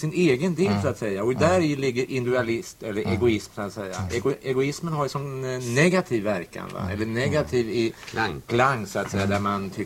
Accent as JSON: {"language": "Swedish", "region": "Blekinge", "country": "Sweden", "tie": "born or raised there", "also_born_or_lived": "Skellefteå / London", "lives_now": "Stockholm, Sweden", "said": "Jag är född i Skellefteå, ja. Och sen uppväxt i Blekinge"}